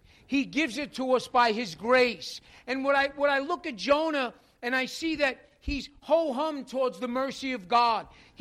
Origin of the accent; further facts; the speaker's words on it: New York, United States; I'm from New York. I'm always like running ahead of myself